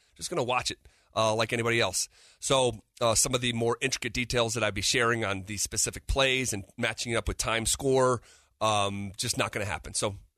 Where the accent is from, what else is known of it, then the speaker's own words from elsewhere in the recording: East Coast, United States; Like when I'm growing up on the East Coast, and I can't say growing up because I wasn't watching basketball at nighttime growing up.